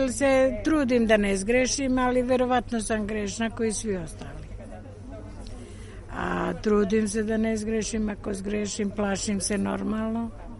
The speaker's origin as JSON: {"language": "Serbian", "town": "Knin", "region": "Šibenik-Knin County", "country": "Croatia", "tie": "born or raised there", "also_born_or_lived": "Split", "said": "Prosto držim do svoje vjere pravoslavne i od mali nogu naučena sam tako. Ja sam inače iz Knina i ja sam kao dijete Bosa išla sve manastiru."}